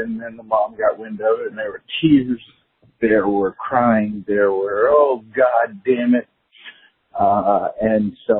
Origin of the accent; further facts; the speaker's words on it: Virginia, United States; I'm from Virginia, coastal Virginia, home of the Vicks and Aaron Brookses and great football talent.